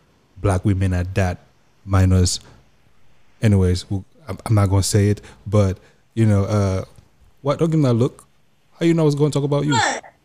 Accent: Bamenda, Northwest Region, Cameroon; That's my daily limit. Remember, I'm from Bamenda.

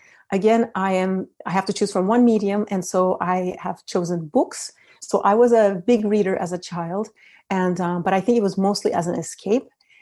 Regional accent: Turkey; also born or lived in United States; now in Arcachon, France; I live near Arcachon, which is in the southwest of France, southwest coast of France. But I'm originally from Turkey, and I also spent 15 years in the US before settling in France.

